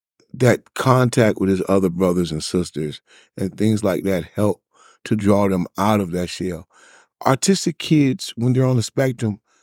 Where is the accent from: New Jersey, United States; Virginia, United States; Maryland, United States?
Virginia, United States; now in Texas, United States; In Virginia, we're from Virginia. In Virginia, we have what's called a, what's the type of test?